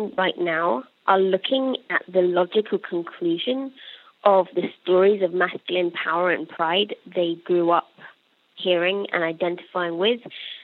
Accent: United Kingdom; look, I'm a nerd, I'm British, I don't know a lot about sports

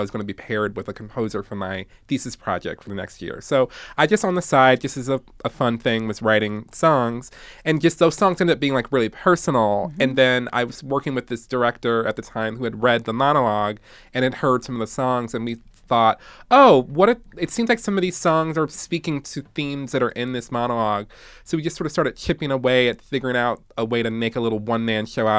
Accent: Detroit, Michigan, United States; So that's like really funny because I am from Detroit, Michigan, originally. And I grew up sort of playing piano and singing in choirs

